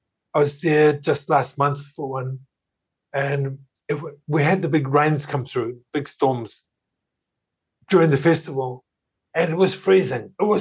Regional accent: New Zealand; And yeah, I'm Kiwi.

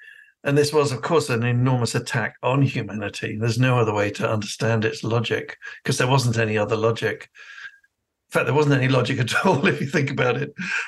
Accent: Mangakino, Waikato, New Zealand; born there; the tiny community hospital that I was born in Mangakino, which is amazingly is still a healthcare center.

